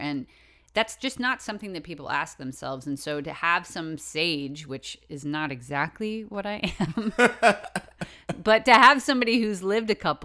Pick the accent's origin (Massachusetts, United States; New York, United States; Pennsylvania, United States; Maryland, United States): Massachusetts, United States; I enjoy the Red Sox because I'm from Massachusetts